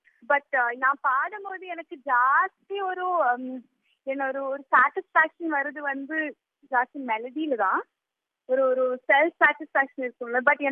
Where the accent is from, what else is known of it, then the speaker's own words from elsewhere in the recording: Kochi, Kerala, India; நான் பிறந்து வளர்ந்தது கேரளால கொச்சின்ற ஊர்ல.